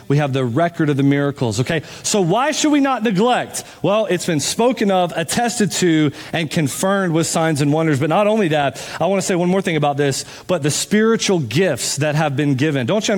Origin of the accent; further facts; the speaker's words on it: Jacksonville, Florida, United States; I mean, I'm from Jacksonville, Florida, Jags fan, okay?